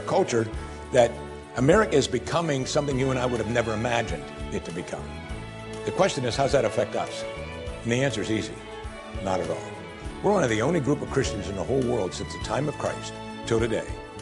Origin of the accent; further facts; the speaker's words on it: United States; And I guess as an American, I can be sad about that.